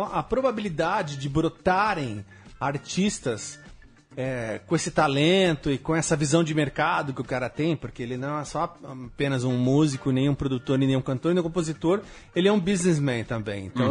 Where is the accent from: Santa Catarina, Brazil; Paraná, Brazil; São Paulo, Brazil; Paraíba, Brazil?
São Paulo, Brazil; Sorocaba; Isso no interior, em Sorocaba. Sou de Sorocaba.